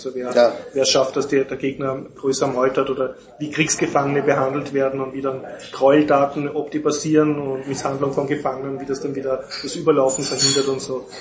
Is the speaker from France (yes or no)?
no; Austria; mir als Österreicher jetzt, wo man sich relativ gut auskennt über den Zweiten Weltkrieg